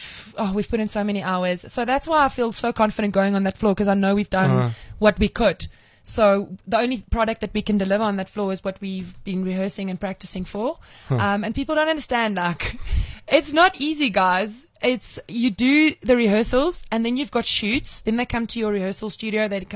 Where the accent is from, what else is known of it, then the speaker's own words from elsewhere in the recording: Cape Town, Western Cape, South Africa; so we love Eden because he's from Cape Town and I'm from Cape Town, so I'm definitely Team Eden.